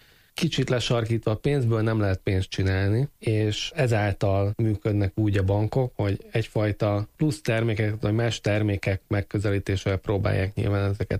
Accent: Libya; born there; Hungarian is a second language; Libiába születtem, de édesapám palesztin.

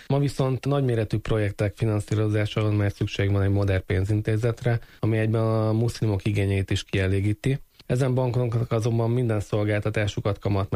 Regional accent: Libya; born there; Hungarian is a second language; Libiába születtem, de édesapám palesztin.

